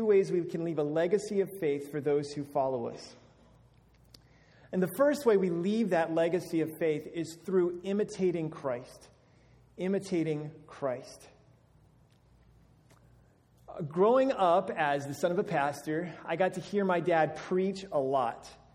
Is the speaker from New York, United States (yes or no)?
no; Alabama, United States; So I'm from Alabama. That's where I spent most of my life growing up. And in the South, the cultural assumption is that everyone is a Christian.